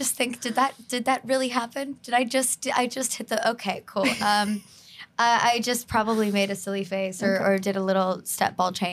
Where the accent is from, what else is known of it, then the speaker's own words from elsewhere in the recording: Kansas City, Missouri, United States; A long time ago, I'm from Kansas City originally.